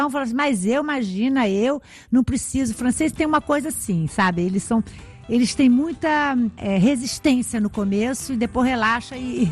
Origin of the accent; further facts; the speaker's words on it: Brazil; Claro que eu tenho saudade do Brasil. Nossa, eu sou brasileira, eu vou ao Brasil sempre, no Natal, eu tenho muitos amigos lá.